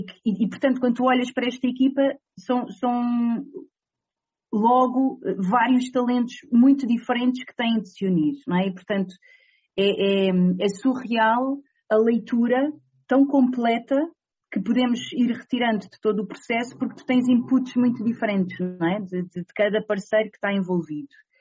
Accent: Sintra, Lisbon, Portugal; now in Aveiro, Portugal; Eu sou de Sintra.

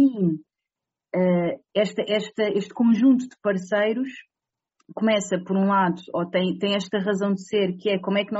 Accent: Sintra, Lisbon, Portugal; now in Aveiro, Portugal; Eu sou de Sintra.

